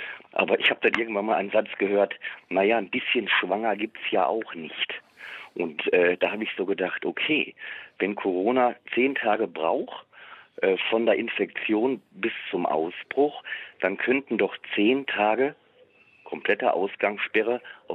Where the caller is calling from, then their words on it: Gelsenkirchen, North Rhine-Westphalia, Germany; Ich komme aus Gelsenkirchen und habe festgestellt, dass es auch hier bei uns sehr, sehr unterschiedliche Regeln gibt